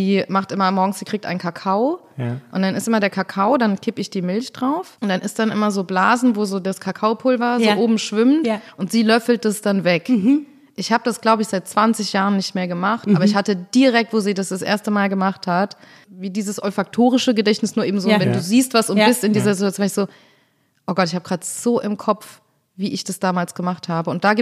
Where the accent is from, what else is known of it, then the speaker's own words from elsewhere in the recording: Mainz, Rhineland-Palatinate, Germany; So, an Mainzer, hi, so. Und, ich komme aus Mainz.